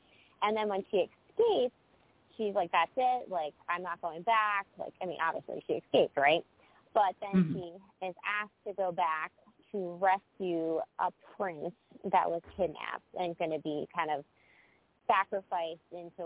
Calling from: Pennsylvania, United States; I am actually in Pennsylvania.

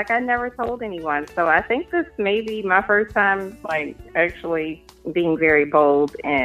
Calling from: Conyers, Georgia, United States; I'm calling you from Conyers, Georgia.

